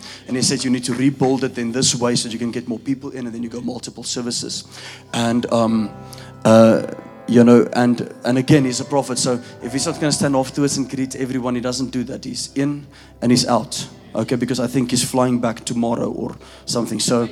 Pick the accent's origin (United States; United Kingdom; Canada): United Kingdom; London; We come from London.